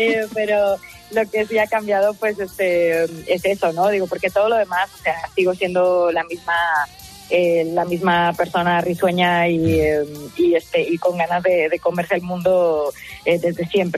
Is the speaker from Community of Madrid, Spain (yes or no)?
yes; Las Rozas, Community of Madrid, Spain; empecé tocando por los parques de mi pueblo, ahí en Las Rozas.